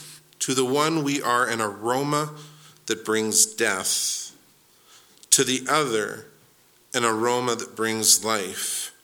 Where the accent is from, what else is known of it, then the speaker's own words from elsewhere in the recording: Salmon Arm, British Columbia, Canada; Now, I grew up in Salmon Arm that had a lot of dairy farms.